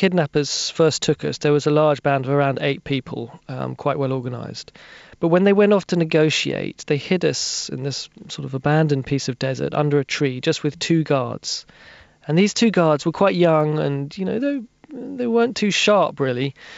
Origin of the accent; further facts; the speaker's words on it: Hackney, London, United Kingdom; myself, I'm a freelancer from Hackney, East London